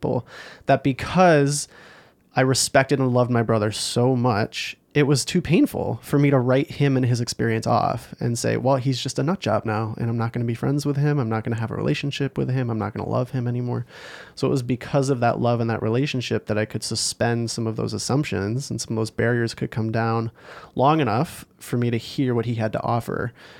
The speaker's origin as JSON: {"language": "English", "town": "Holland", "region": "Michigan", "country": "United States", "tie": "born or raised there", "said": "And obviously I grew up in Holland, Michigan, so like the beach and like Michigan are a big part of my story and the dunes."}